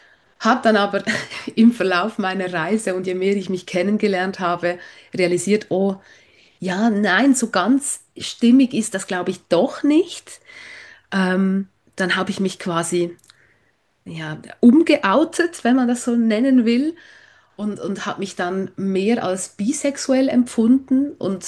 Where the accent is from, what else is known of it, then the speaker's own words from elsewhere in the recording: Switzerland; ich komme aus der Schweiz, wie man unschwer wahrscheinlich hören kann.